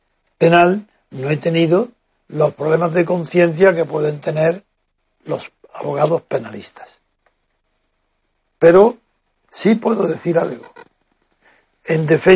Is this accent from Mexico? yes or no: no; Spain; primero porque soy español y quiero primero lo mejor para España, para mi país